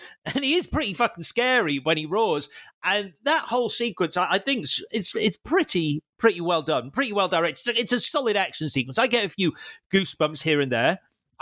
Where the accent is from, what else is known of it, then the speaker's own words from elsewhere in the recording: United Kingdom; I don't shout because I am still British, so I tip.